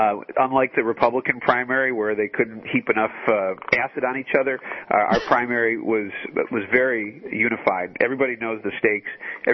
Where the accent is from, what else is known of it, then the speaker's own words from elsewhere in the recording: Milwaukee, Wisconsin, United States; I went to school in Madison. I'm from Milwaukee.